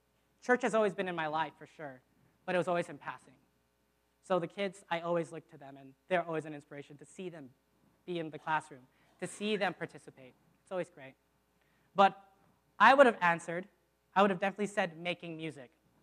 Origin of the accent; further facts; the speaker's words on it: Virginia Beach, Virginia, United States; I was raised in Virginia Beach. I was an East Coast guy, and I lived in a military town.